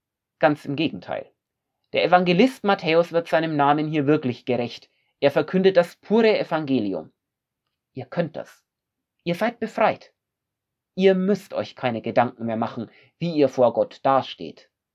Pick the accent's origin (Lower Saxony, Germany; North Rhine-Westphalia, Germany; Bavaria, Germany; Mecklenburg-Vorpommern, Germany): Bavaria, Germany; Nuremberg; Ich weiß noch gut, wie schön das einmal eine ältere Frau aus meiner Heimatgemeinde in Nürnberg ausgedrückt hat.